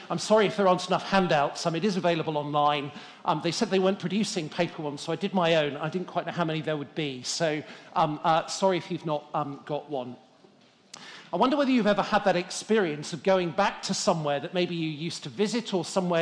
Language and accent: English; Birmingham, West Midlands, United Kingdom; when I was a kid growing up in Birmingham.